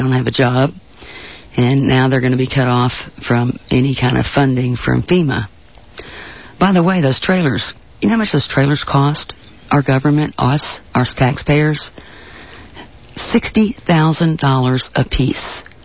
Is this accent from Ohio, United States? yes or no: no; Gulfport, Mississippi, United States; I grew up in Gulfport, Biloxi area of Mississippi. My parents lived there for 37 years